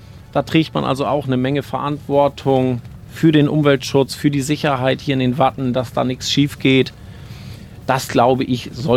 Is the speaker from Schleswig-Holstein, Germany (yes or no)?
yes; Föhr, Schleswig-Holstein, Germany; Ich selbst bin ja auch gebürtiger Führer.